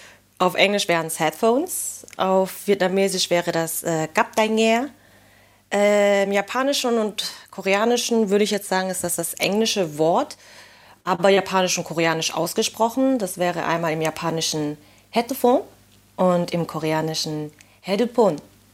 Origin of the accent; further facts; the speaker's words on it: Germany; born there; Also Vietnamesisch spreche ich, weil meine Eltern aus Vietnam kommen. Also ich bin Vietnamesin, hier in Deutschland geboren. Dann habe ich das einfach von meinen Eltern so gelernt.